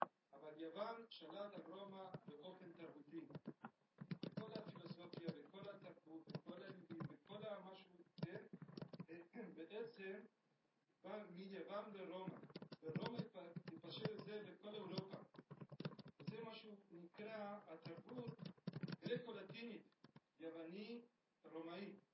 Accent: Argentina; גדלתי במשפחה נוצרית קתולית, וכשהייתי צריך לעבוד את התיכון, ההורים החליטו להביא אותי לבית ספר פרטי. בארגנטינה יש בתי ספר נוצרים פרטיים שנקראים יותר טובים.

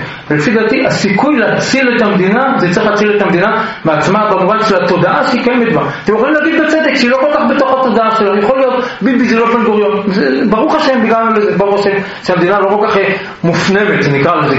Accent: Tel Aviv, Tel Aviv District, Israel; אני יליד רמת אביב

